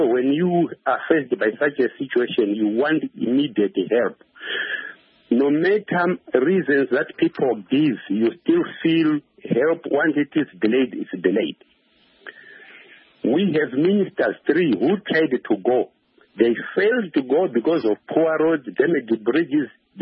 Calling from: Gwanda, Matabeleland South, Zimbabwe; Yeah, I'm phoning from Gwanda.

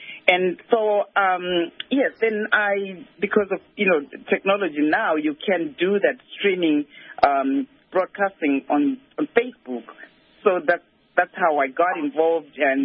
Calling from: Alberta, Canada; I'm phoning from Alberta, Canada.

